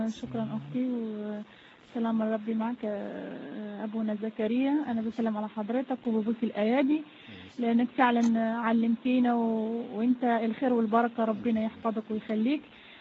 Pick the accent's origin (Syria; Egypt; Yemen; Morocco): Morocco; accent: Moroccan; أنا أصلا مغربية، أنا سامحوني على لهجتي بس بحاول أتكلم عشان تفهموني، لأن شوية اللهجة المغربية صعبة في الفهم